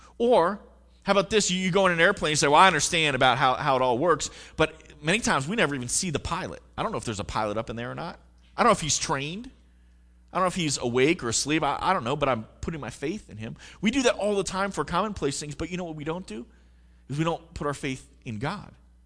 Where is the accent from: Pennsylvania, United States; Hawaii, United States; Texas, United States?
Pennsylvania, United States; I've told you before, I was born and raised in Pennsylvania.